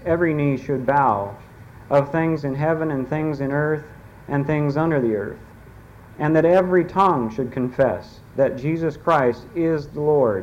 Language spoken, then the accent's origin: English; Chandler, Arizona, United States; For those of you who don't know me … I'm also from Arizona, Chandler, Arizona.